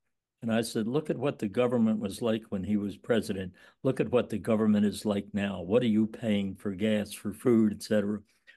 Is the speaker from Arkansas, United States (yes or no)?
no; Pennsylvania, United States; accent: Philadelphia; I want my Philadelphia accent to be heard clearly